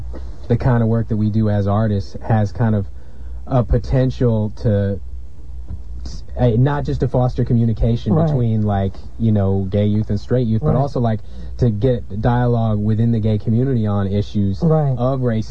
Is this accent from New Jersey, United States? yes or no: no; San Francisco, California, United States; Well, I am originally from California, forget originally. I am born and raised in San Francisco.